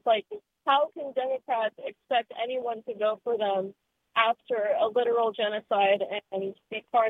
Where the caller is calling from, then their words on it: Virginia, United States; Hi, I'm calling from Virginia.